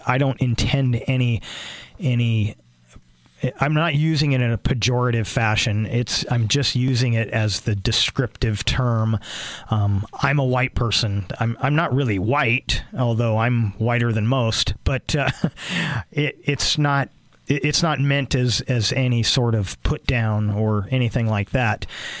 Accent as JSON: {"language": "English", "town": "San Francisco Bay Area", "region": "California", "country": "United States", "tie": "born or raised there", "said": "I watch them because they're good basketball players, and I grew up in the Bay Area, and that's my team."}